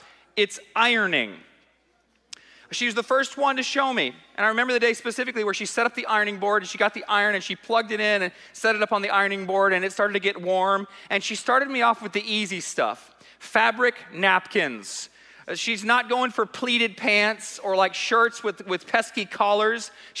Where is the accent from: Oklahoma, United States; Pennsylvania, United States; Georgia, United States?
Georgia, United States; We're from Georgia, not Alabama, so it's okay.